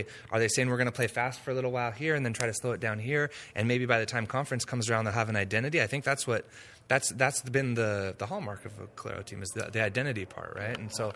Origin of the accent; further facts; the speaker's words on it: Cayucos, California, United States; I know growing up in Cayucas, there's always something you're looking for.